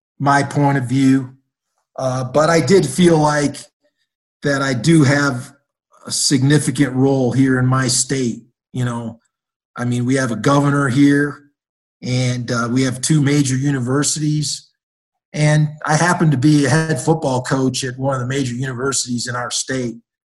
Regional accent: Madison, Wisconsin, United States; You know, I grew up in the Midwest. I grew up in a college town in Madison, Wisconsin. Obviously, my upbringing was very different.

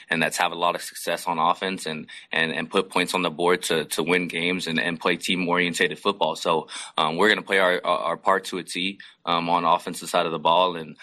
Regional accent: Seattle, Washington, United States; You know, I come from Seattle where people thought

